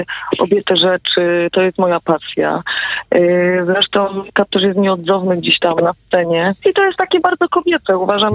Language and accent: Polish; Porąbka, Silesian Voivodeship, Poland; now in Czaniec, Poland; Mieszkam sobie niedaleko w takiej wiosce, w Czańcu. Pochodzę z Porąbki, też wioska jakby dalej, ale jestem bardzo przywiązana do tej mojej małej ojczyzny, do Bielska Białej